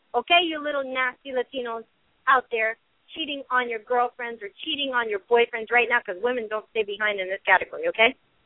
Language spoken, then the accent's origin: English; Miami, Florida, United States; I grew up in Miami, and the Cuban men there were, estaban acabando.